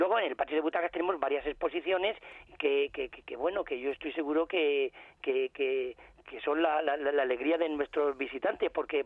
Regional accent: Villarejo de Salvanés, Community of Madrid, Spain; ya que somos de Villarejo de Sabanés

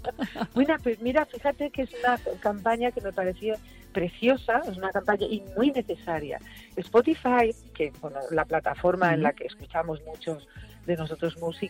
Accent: Yecla, Region of Murcia, Spain; also born or lived in Paris; Tengo que decir que no soy de Valencia, porque igual la gente se molesta. Soy de Yecla, aunque nací en París.

